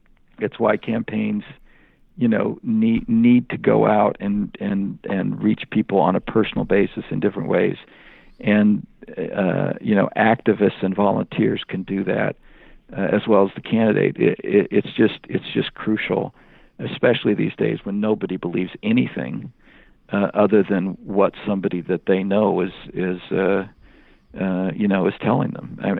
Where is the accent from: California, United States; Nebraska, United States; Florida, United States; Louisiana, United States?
Nebraska, United States; I mean, in my home state of Nebraska, the western third of the state, the western part of the state, is one of the five most Republican districts in the entire country.